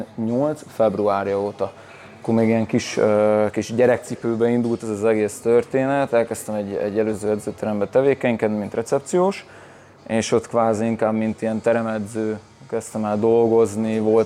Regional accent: Völcsej, Győr-Moson-Sopron, Hungary; Völcserről jöttem

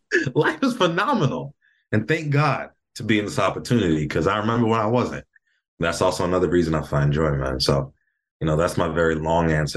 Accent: Michigan, United States; I grew up in Michigan. I grew up in the snow. 20 years. I did 20 years in Michigan.

